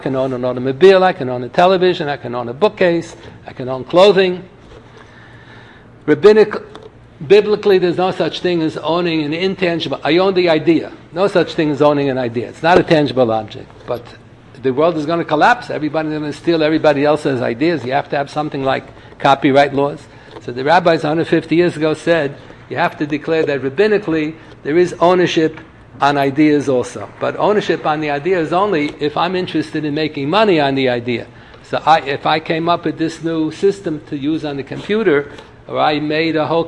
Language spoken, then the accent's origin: English; Philadelphia, Pennsylvania, United States; I was brought up in Philadelphia.